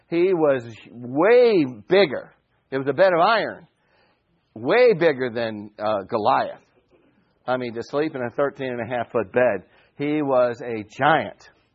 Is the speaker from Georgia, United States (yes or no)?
yes; Georgia, United States; I keep saying Bashan because I'm from Georgia.